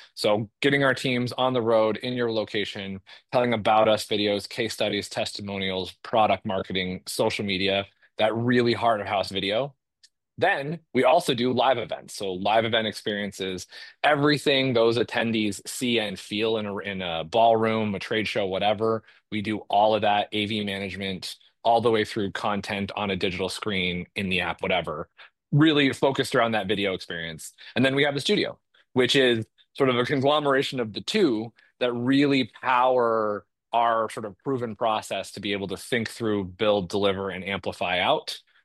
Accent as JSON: {"language": "English", "region": "Montana", "country": "United States", "tie": "born or raised there", "also_born_or_lived": "Florida", "lives_now": "Michigan, United States", "said": "Yeah, I grew up in Montana. I'm in Michigan. I've lived in Florida, but I'm born and raised Montanan, which is really funny and great and wonderful."}